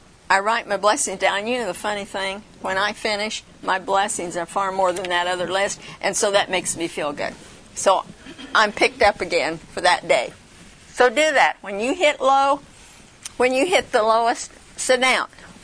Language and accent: English; Indiana, United States; But finally I decided, well, they didn't know Indiana, so I told, no, I'm from Indiana.